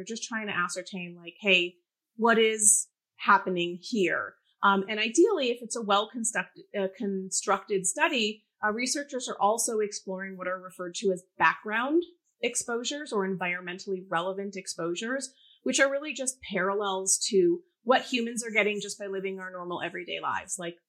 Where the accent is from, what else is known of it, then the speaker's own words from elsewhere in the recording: New England, United States; So I think I'm from New England, so I always think of analogies like in the fall when you're trying to rake leaves